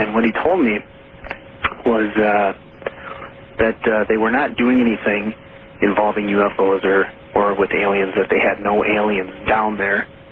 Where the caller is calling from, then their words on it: Minneapolis, Minnesota, United States; I'm calling from Minneapolis.